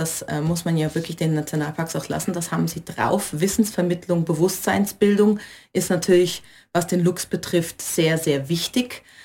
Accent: Kaiserslautern, Rhineland-Palatinate, Germany; now in Austria; Ich bin in Deutschland geboren, ich komme aus Rheinland-Pfalz, also genauer aus Kaiserslautern. Und ja, ich bin eine Zugereiste. Also ich bin ich wohne mit meinem Mann und meinen Kindern im oberösterreichischen Ennstal, bin da zu Hause

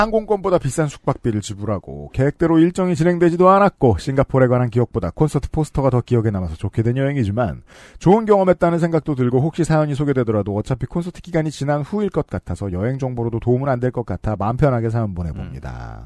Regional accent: South Korea; 어디서 왔냐라고 물어보셨고 한국이라고 답하니

